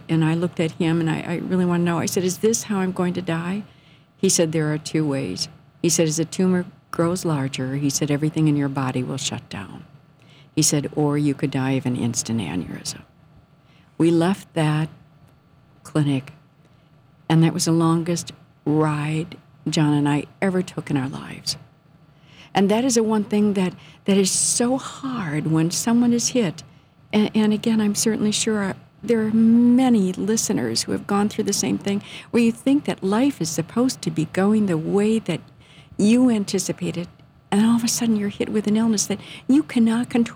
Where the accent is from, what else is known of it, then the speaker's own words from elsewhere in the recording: Wisconsin, United States; moved away; I'm born and raised in Wisconsin, moved to Illinois. About the only two states I ever traveled to was Illinois and Wisconsin, never a foreign country.